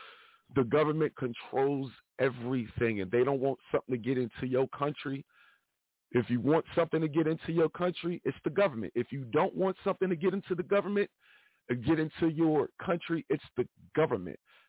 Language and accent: English; Kansas City, Missouri, United States; It was shot in my hometown, Kansas City, and also in Philadelphia.